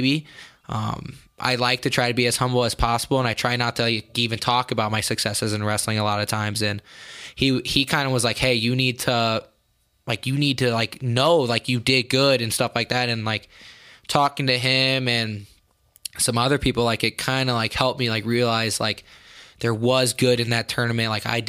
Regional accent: Champaign, Illinois, United States; I didn't grow up an Iowa wrestling fan. Obviously, I'm from Champaign, so, like, I grew up an Illinois wrestling fan

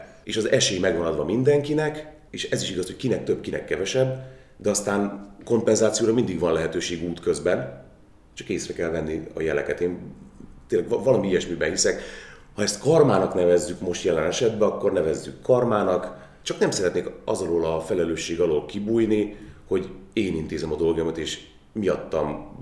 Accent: Hungary; born there; ha már egyszer itt születtem ebben az országban, és ezen a nyelven tanultam marha sok pénzért, akkor már szeretnék ebben az országban ezen a nyelven dolgozni

